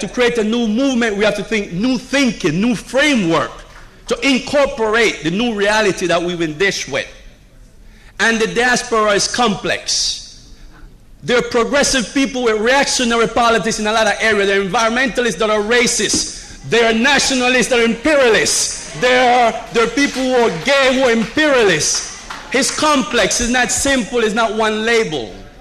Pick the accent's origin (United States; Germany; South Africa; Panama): Panama; I'm from Panama. One of my grandparents from Jamaica. One of them from Martinique. And I grew up in a Spanish-speaking country.